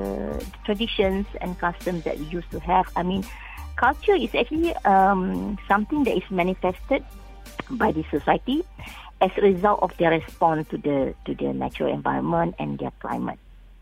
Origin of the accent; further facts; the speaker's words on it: Malaysia; what are things that we like to do as a Malaysian, for example?